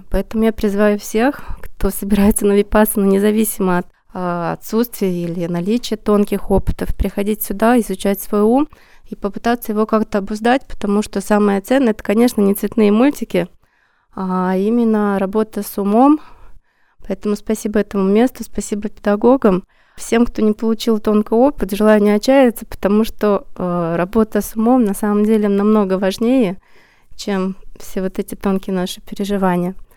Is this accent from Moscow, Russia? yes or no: yes; Moscow, Russia; я из Москвы.